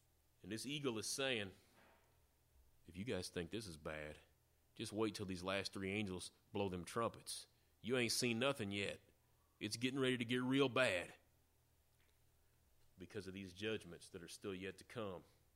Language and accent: English; Peoria, Illinois, United States; When I was a kid, growing up in Peoria back in the 70s, the city had a population of a little over 124,000 people.